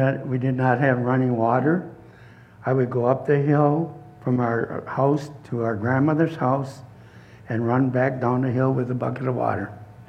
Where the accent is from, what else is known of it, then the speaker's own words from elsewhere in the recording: Wisconsin, United States; I grew up on the Oneida Reservation. I was the ninth child of 13. I am 76 years old.